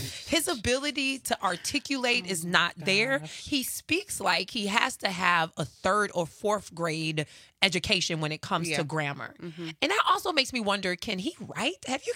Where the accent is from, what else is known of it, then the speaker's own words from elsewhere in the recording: Chicago, Illinois, United States; And back in the day, I remember back in the day growing up in Chicago. For folks who don't know, I grew up in the hood in Chicago.